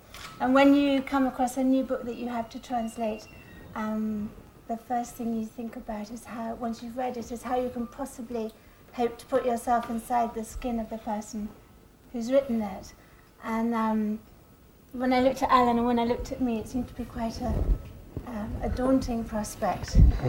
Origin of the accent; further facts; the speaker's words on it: Republic of the Congo; I explained that I was from the Republic of the Congo, i.e. the smaller of the two Congos